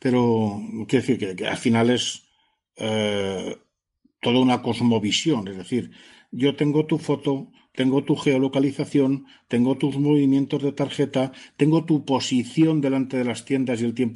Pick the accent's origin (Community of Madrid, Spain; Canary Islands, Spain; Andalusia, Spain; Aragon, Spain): Community of Madrid, Spain; Madrid; yo como muchos madrileños que andamos por el centro.